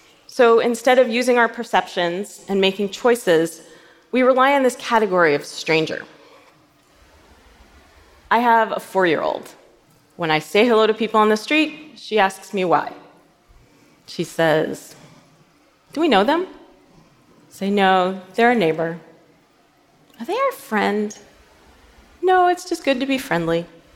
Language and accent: English; New York, United States; which I'm a New Yorker, so that means I was actually standing in the street on the storm drain